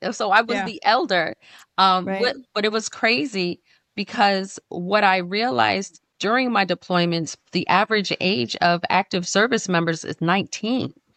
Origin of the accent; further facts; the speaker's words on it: New York, United States; I grew up in New York.